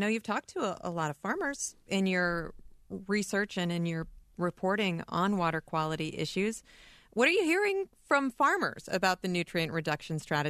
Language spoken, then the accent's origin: English; Iowa, United States; Now, you know, when I was growing up in Iowa in the 80s